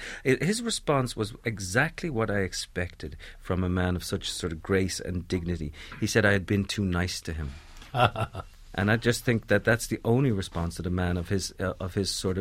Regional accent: Dublin, Leinster, Ireland; I remember growing up in Dublin in the 1970s

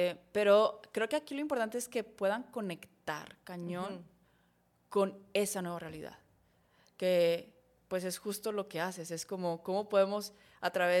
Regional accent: Saltillo, Coahuila, Mexico; Y los conozco, yo soy de Saltillo. Entonces, los conozco ahí.

